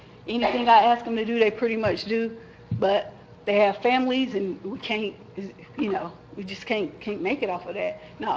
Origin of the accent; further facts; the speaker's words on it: North Carolina, United States; I'm born and raised in Duplin County